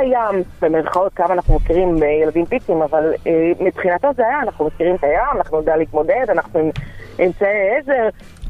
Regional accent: Eilat, Southern District, Israel; אז ככה, כשהייתי קטנה נולדתי באילת, גרנו באילת

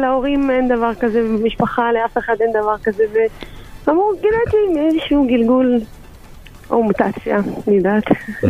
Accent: Moldova; אני במקור ממולדובה

